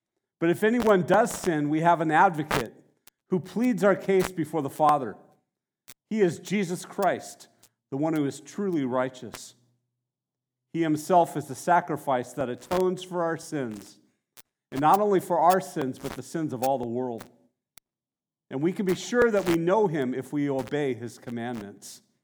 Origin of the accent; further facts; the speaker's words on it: Santa Barbara, California, United States; Some of you have heard me tell the story before of when I grew up in Santa Barbara.